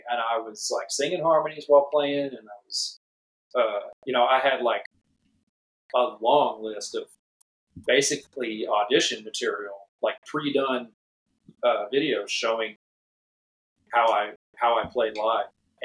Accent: Texas, United States; Because, I mean, growing up in Texas, you're just surrounded by it.

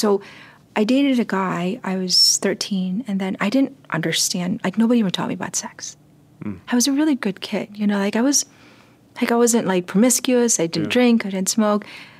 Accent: Central Visayas, Philippines; now in United States; because I've been here 35 years, roughly. Mm. And I'm like, I'm Cebuano, very much so, but I'm also very American.

